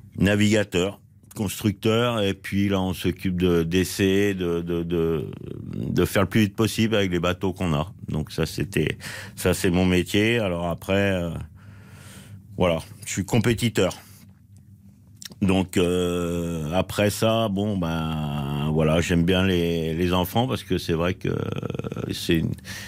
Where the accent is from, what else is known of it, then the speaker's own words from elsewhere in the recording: Châteauneuf-du-Faou, Brittany, France; also born or lived in Quimperlé; je suis né en avril 59 dans le Finistère. Donc, j'étais. Toute mon enfance à Châteauneuf-du-Fou, donc au milieu du Finistère, ensuite Quimperlé